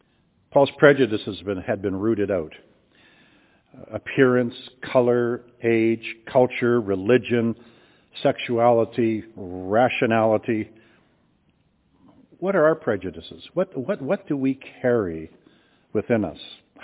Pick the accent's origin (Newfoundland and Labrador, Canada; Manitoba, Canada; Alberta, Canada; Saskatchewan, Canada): Manitoba, Canada; Winnipeg; I grew up in Winnipeg, just a short drive from Indigenous residential schools that were just minutes from my own home.